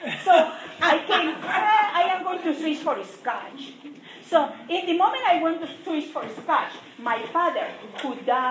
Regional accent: Cabo San Lucas, Baja California Sur, Mexico; I am from Cabo San Lucas, Mexico, okay?

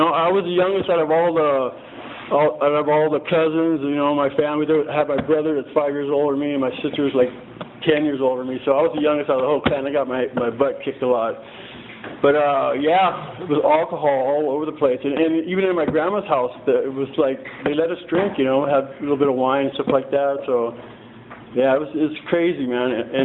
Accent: Guadalupe, California, United States; I was born in Guadalupe, California, raised there.

